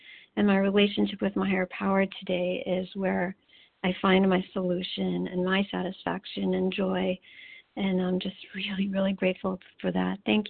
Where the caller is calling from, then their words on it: California, United States; I am calling from California.